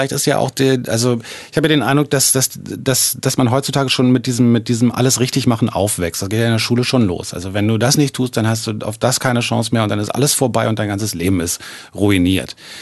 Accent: Berlin, Germany; ich bin ja als Berliner wahnsinnig verwöhnt, was die Radiolandschaft angeht.

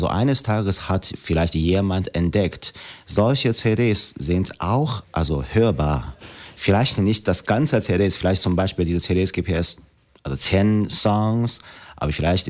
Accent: Nanjing, Jiangsu, China; German is a second language; now in Germany; als ich 12 Jahre alt war, habe ich schon begonnen, Deutsch zu lernen in meiner Heimatstadt Nanking.

